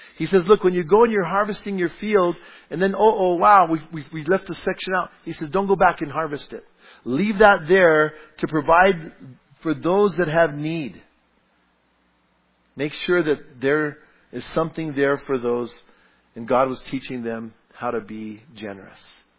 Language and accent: English; Bernalillo, New Mexico, United States; I was on my way to my hometown. I was driving my old 55 Chevy pickup, and it was nighttime. And I was on my way from Albuquerque to Bernalillo on this old kind of two-lane highway, old Highway 85.